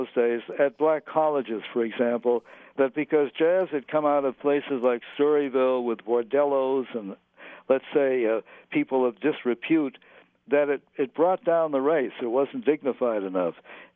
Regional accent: Boston, Massachusetts, United States; born or raised there

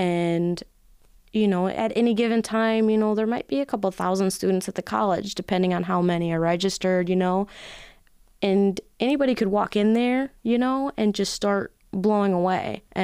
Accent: Illinois, United States; Like I said earlier, I'm from Illinois. You know, I grew up in the suburbs.

